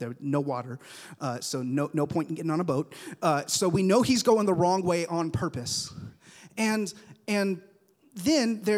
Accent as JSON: {"language": "English", "country": "Nigeria", "tie": "born or raised there", "lives_now": "United States", "said": "I grew up in Africa, in the country of Nigeria. Grew up there"}